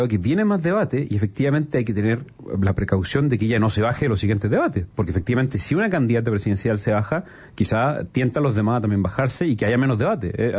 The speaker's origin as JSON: {"language": "Spanish", "region": "Ñuble", "country": "Chile", "said": "Yo vengo de la región de Ñuble."}